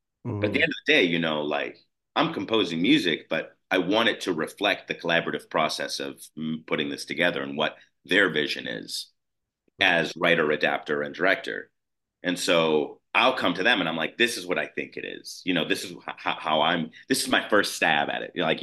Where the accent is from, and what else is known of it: Highwood, Illinois, United States; born or raised there